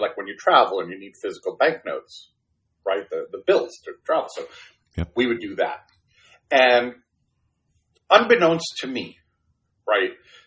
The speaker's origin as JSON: {"language": "English", "town": "Brooklyn", "region": "New York", "country": "United States", "tie": "born or raised there", "first_language": "Spanish", "second_language": "English", "said": "So, I grew up, in a house, I grew up in Brooklyn, New York, in a blue collar house, right?"}